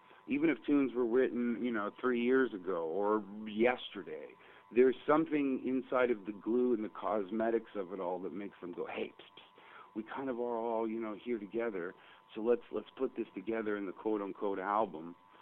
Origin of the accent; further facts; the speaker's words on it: Canada; I love Canada, man. I love being a Canadian. I love this space and the great white north.